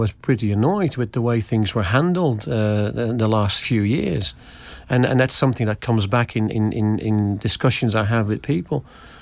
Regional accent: Netherlands; now in Isle of Man; I've been here 13 years. Right. I'm originally from Holland, yeah.

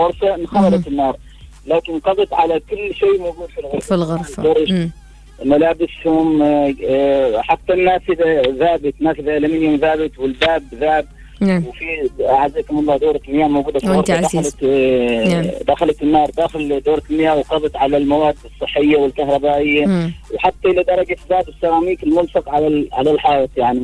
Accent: Oman; بلادنا عمان الحبيبة

